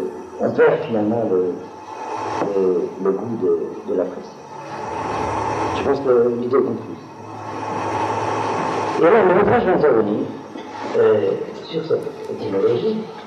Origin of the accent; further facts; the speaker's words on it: Algeria; moi je suis originaire d'Algérie